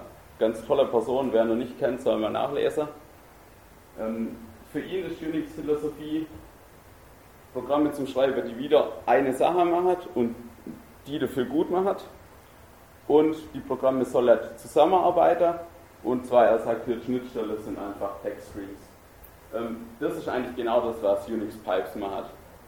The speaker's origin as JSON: {"language": "German", "region": "Baden-Württemberg", "country": "Germany", "accent": "Swabian", "said": "Ich rede Schwäbisch, also ich schwätze."}